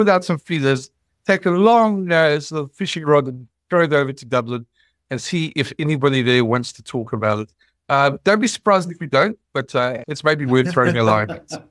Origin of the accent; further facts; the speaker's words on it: South Africa; Well, as a South African